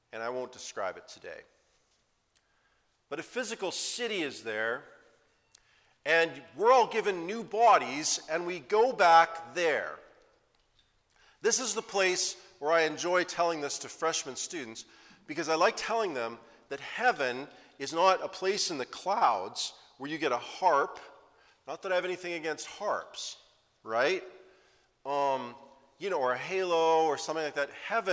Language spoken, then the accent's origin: English; Saskatchewan, Canada; I just want you to know I'm from Saskatchewan when I say this